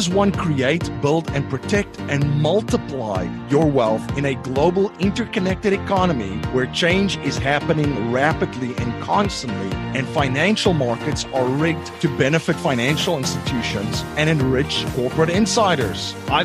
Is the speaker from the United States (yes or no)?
no; South Africa; I've experienced sanctions firsthand. I grew up in South Africa.